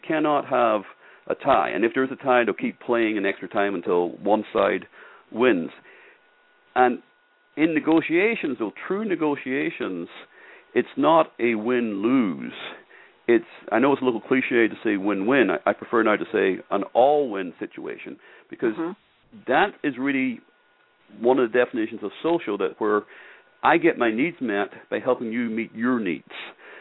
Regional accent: Northern Ireland, United Kingdom; I mentioned I come from Ireland. I actually come from the north of Ireland.

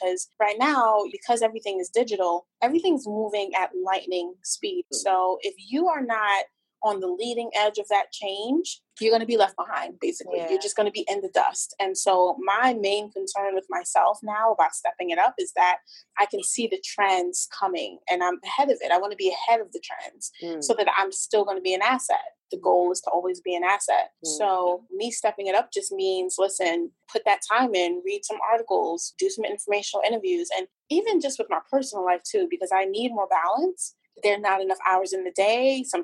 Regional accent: Trinidad & Tobago; I'm originally from Trinidad

